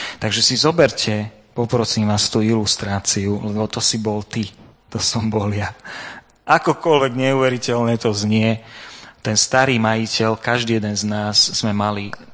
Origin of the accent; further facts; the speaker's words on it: Nesvady, Nitra Region, Slovakia; Ja som vyrastal tu v Nesvadoch